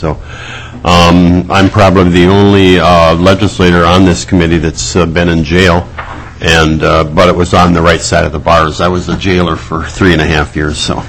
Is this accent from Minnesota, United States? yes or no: yes; Good Thunder, Minnesota, United States; from Good Thunder.